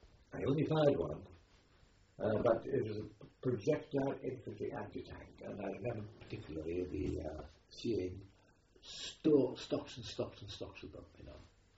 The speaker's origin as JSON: {"language": "English", "region": "Wales", "country": "United Kingdom", "said": "I'm from Wales and I lived in the mountains of the Brecon Beacons."}